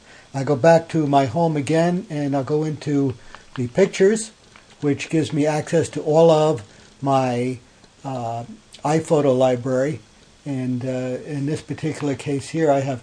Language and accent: English; Branford, Connecticut, United States; I'm from Brantford, Connecticut, and I'm going to review Elgato's iHome.